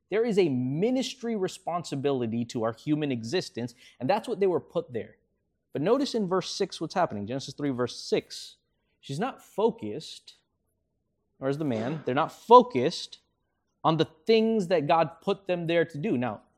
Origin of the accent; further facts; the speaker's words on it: Florida, United States; I'm from Florida, so we get to go to the beach, we get to go to the lake.